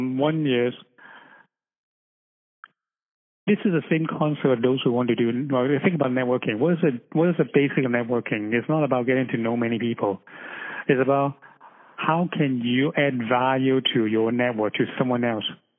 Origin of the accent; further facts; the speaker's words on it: Canada; especially in Canada, you know, we're Canadian.